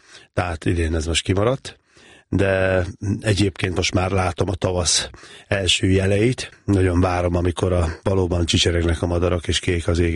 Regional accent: Gyula, Békés, Hungary; Állítólag én 3 éves korom előtt, a Gyulán, ahol én felnőttem

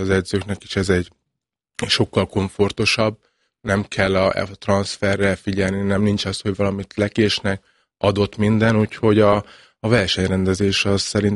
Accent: Hungary; de nem csak azért, mert magyar vagyok

